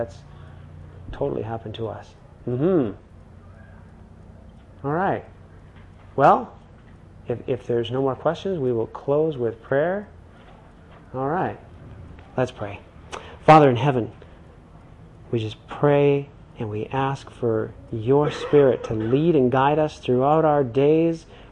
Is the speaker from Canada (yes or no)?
yes; Calgary, Alberta, Canada; Originally Calgary.